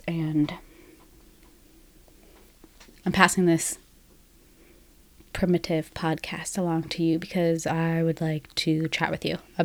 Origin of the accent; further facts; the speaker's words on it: Connecticut, United States; but I'm from Connecticut, and one thing about people from Connecticut is that we really enunciate our T's and our P's